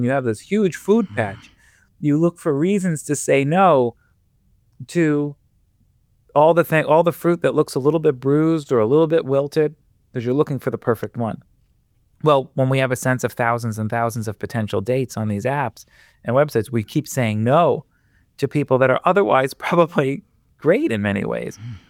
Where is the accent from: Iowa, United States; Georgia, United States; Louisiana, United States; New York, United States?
New York, United States; Queens; Sure. So I grew up in Queens, a Queens boy, and we were driving by Forest Park, and folks who know New York or know Queens know that there's an old, beautiful carousel in Forest Park.